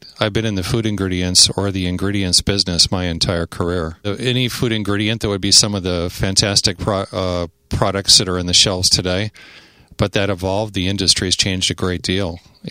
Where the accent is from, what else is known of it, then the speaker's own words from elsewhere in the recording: Chicago, Illinois, United States; now in New Mexico, United States; I grew up in Chicago, and it's a pleasure to be in a big city again because right now I live in the mountains in New Mexico.